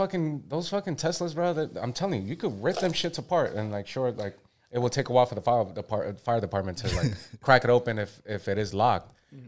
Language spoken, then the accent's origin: English; New York, United States; I'm such a New Yorker that I don't care too much about.